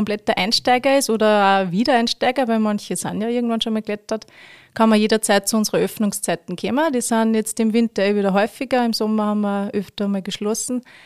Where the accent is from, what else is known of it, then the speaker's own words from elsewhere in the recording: Gaflenz, Upper Austria, Austria; Ja, ich bin eine gebürtige Gafflenzerin